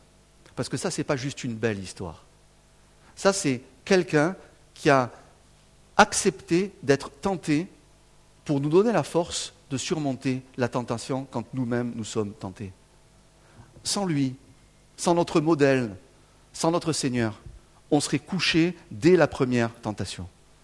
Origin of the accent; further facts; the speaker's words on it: south of France, France; Moi, je viens d'un pays, sud de la France, où la passion, c'est très bien, tu vois.